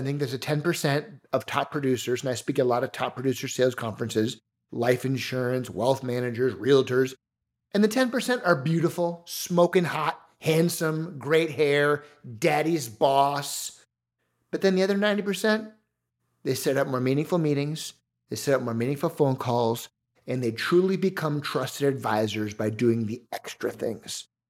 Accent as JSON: {"language": "English", "region": "Minnesota", "country": "United States", "tie": "born or raised there", "said": "I'm a former wrestler growing up in Southern Minnesota. This is the heart of wrestling country."}